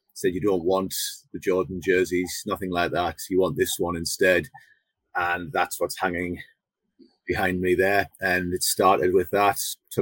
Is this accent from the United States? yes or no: no; United Kingdom; And being British, I decided to go to Florida on holiday with my family.